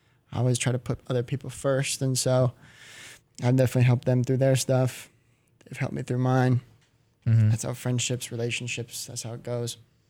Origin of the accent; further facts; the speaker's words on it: Highlands Ranch, Colorado, United States; I'm from Highlands Ranch, Colorado.